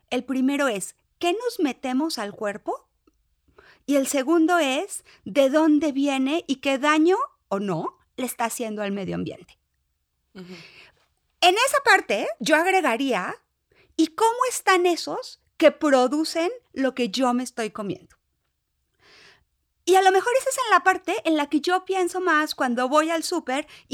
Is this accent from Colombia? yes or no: no; Ensenada, Baja California, Mexico; yo soy de Ensenada y de otra época de Ensenada, no de esta, de todo es valle y vinos y sofisticación.